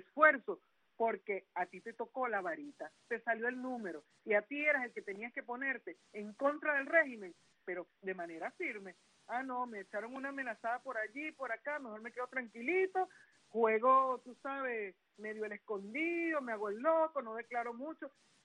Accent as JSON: {"language": "Spanish", "country": "Venezuela"}